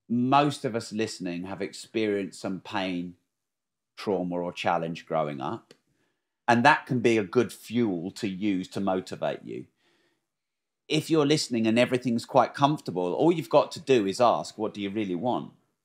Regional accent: Peterborough, East of England, United Kingdom; also born or lived in Newmarket / Bury St Edmunds / Cambridge; Peterborough probably is my home, even though I wasn't born there. Because I was born in Newmarket, but didn't live there very long. And then Bury St Edmunds didn't live there very long.

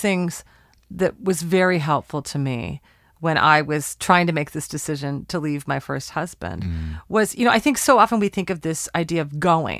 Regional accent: Portland, Oregon, United States; We're recording in my hometown, Portland, Oregon.

